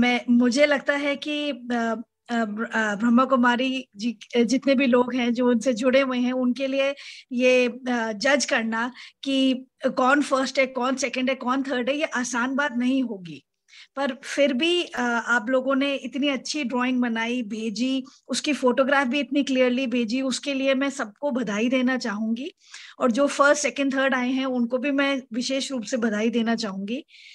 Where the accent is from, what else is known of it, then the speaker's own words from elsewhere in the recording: Noida, Uttar Pradesh, India; और मैं नोएडा से हूँ।